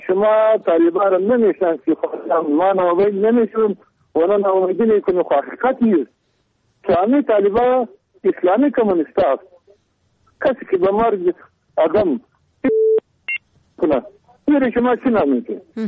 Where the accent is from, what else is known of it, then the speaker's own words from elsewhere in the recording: Kandahar, Afghanistan; ما از کندهار هستیم